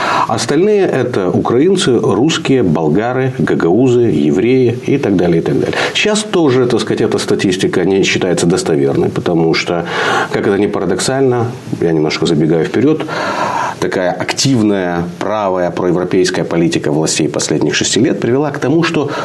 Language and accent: Russian; Moldova; Я из Молдавии.